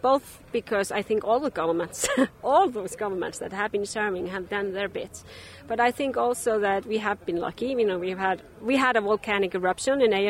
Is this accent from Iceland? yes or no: yes; Reykjavik, Capital Region, Iceland; Of course, I come from Reykjavik